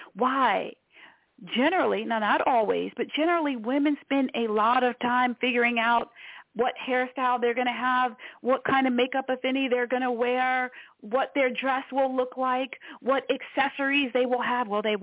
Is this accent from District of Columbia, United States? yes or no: yes; Washington, District of Columbia, United States; born there; I was born in Washington, D.C. I think it's a beautiful city.